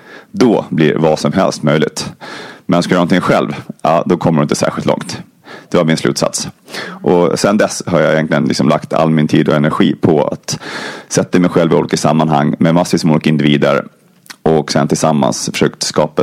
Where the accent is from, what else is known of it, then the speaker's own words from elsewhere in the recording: Gotland, Sweden; Jag är 49. Jag kommer från Gotland, som ni kanske hör. Och bitvis så sluddrar jag lite och jag pratar också väldigt fort.